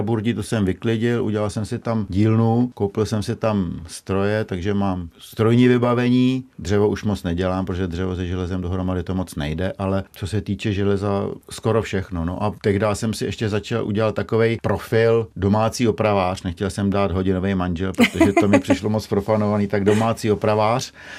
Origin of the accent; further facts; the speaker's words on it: Smrdov, Vysočina Region, Czechia; Takže já jsem ze Smrdova a mý dva bráchové jsou ze Sázavky, ale jsme ze stejné vesnice.